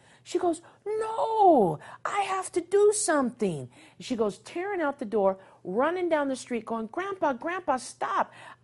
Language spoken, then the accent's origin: English; Bismarck, North Dakota, United States; a little girl by the name of Ivy who was in my hometown of Bismarck, North Dakota.